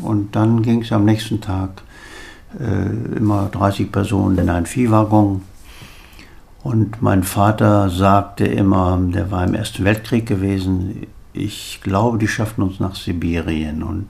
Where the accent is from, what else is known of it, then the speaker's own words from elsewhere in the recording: Wollensdorf, Lower Silesian Voivodeship, Poland; born there; moved away; geboren bin ich in Wollensdorf, Kreis Frankenstein. Mein Vater war Landwirt und wir waren 6 Kinder. Ich bin der jüngste von 6.